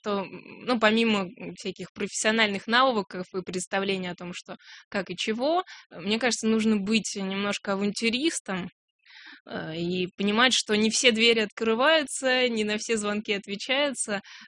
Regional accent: Babruysk, Mogilev Region, Belarus; когда я рассказываю, что вот я из Бобруйска

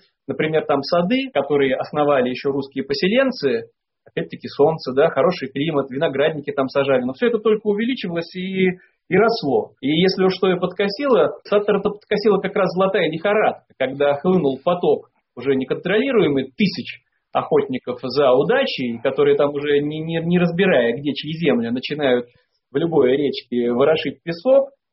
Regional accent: Saint Petersburg, Russia; печальную историю, связанную с моим родным городом, с Петербургом, а мы ведем вещание как раз из Петербурга.

